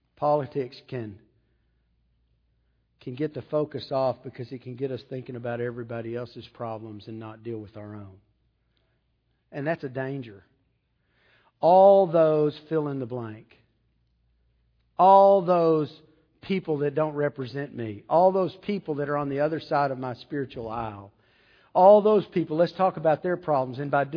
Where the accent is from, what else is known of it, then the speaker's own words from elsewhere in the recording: Texas, United States; I love Texas. I grew up in Texas. I'm from Texas. Texas ain't home. I love Louisiana. I've lived in Louisiana 16 years.